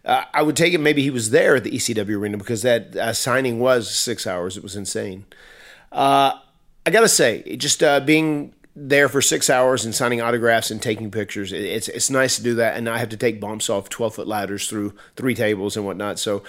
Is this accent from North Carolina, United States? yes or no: yes; North Carolina, United States; I'm from North Carolina and I'm an old country boy.